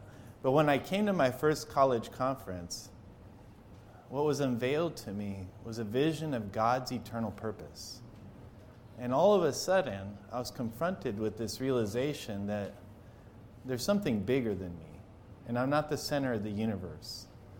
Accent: Ann Arbor, Michigan, United States; I'm from Ann Arbor, Michigan.

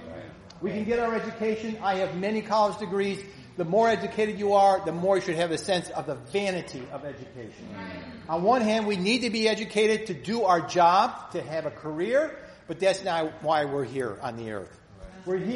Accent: New York, United States; I'm originally from New York.

